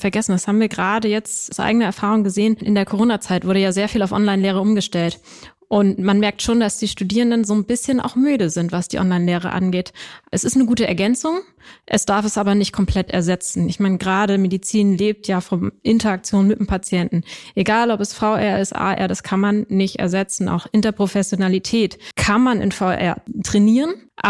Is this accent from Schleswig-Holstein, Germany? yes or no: yes; Kiel, Schleswig-Holstein, Germany; ich komme aus Kiel